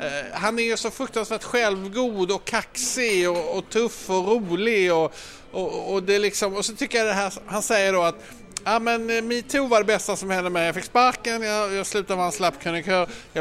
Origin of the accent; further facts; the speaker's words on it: Skåne, Sweden; accent: Skåne; min skånska var ju fruktansvärd också. Alltså, min syrra lurar mig, jag har ju inte, men min skånska, den kommer liksom igång när jag träffar folk från Skåne